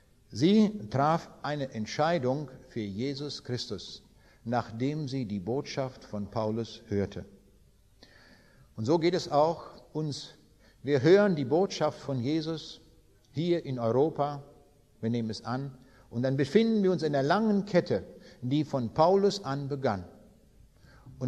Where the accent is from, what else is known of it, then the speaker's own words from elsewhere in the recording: Kaliningrad Oblast, Russia; Der nördliche Teil von Ostpreußen ist meine Heimat, dort bin ich geboren, ganz weit im östlichsten Teil dort in Ostpreußen, im nördlichen Ostpreußen.